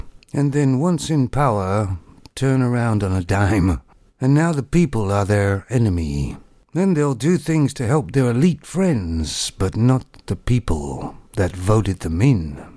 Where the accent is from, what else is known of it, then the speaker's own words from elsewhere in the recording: Canada; now in United Kingdom; I may be in the UK, but I am Canadian. And I put a Canadian flag on my car.